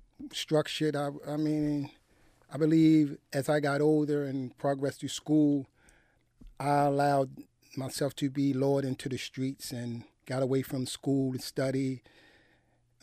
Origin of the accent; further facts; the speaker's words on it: Baltimore, Maryland, United States; In East Baltimore, the old Lafayette Projects, high rises.